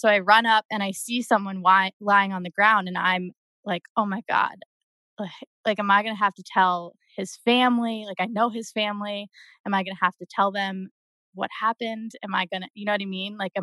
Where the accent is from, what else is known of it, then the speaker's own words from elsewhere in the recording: New York, United States; I didn't do anything because I'm from New York. Like, I am not a gun person.